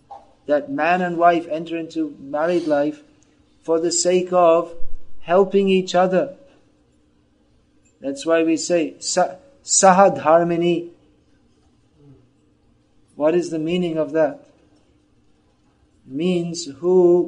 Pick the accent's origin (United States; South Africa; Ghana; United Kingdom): United Kingdom; England; As a child growing up in England, I'd never heard of Krishna because no one in the Western countries, no one knew.